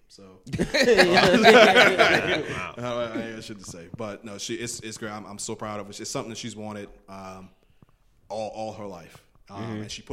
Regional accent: Louisiana, United States; born there; also born or lived in Texas / Florida / Massachusetts / South Carolina; now in Charlotte, United States; I grew up all over. Yes. I lived in. I was born in Louisiana. Moved to Texas. Lived in Florida. Lived in Massachusetts. Lived in South Carolina.

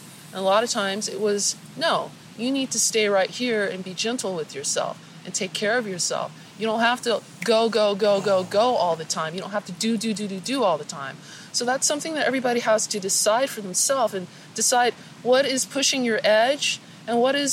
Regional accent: Denver, Colorado, United States; You know, I grew up in Denver, Colorado. I'm a little bit older than I look.

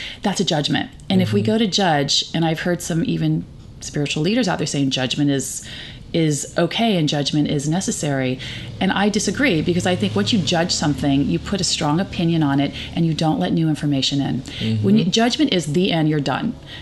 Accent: California, United States; I grew up in California with liberal parents. Of course I'm going to be liberal, you know, usually.

